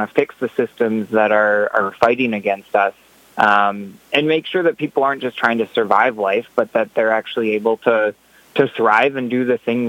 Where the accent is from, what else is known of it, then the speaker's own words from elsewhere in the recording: Bloomer, Wisconsin, United States; also born or lived in Menominee; Yeah, so I was born and raised in Menominee, Wisconsin. Well, actually born in Menominee and then raised in Bloomer. Went to school there, so just north of Eau Claire.